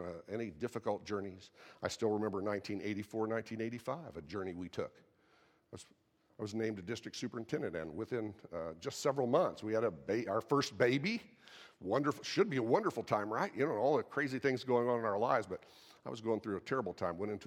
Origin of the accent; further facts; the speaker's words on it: Farmersburg, Indiana, United States; I'm from Farmersburg, Indiana, in Sullivan County. I'm the country kid, you know.